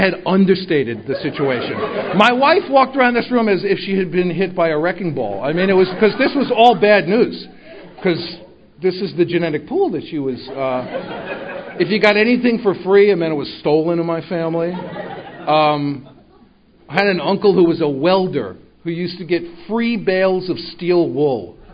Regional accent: New York, United States; I grew up in the Bronx. I lived in New York my whole life. It's wonderful for me to come home.

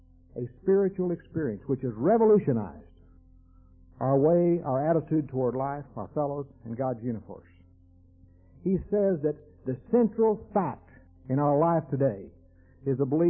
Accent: Texas, United States; When I was a kid, I was raised in West Texas, on a farm, on a country road, 10 miles from the nearest sidewalk or pavement.

